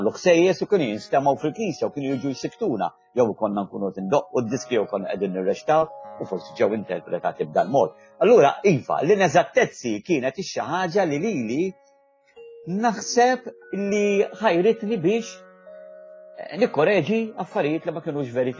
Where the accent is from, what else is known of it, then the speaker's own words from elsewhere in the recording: Gżira, Central Region, Malta; jiena li trabbejt fil-Gżira u kontu għadni wkoll nifrekwenta